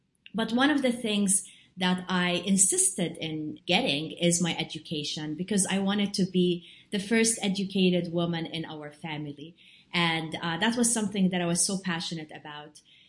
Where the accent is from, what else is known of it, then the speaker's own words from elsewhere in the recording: Jordan; I'm originally from Jordan, and I was playing with my grandmother in her kitchen.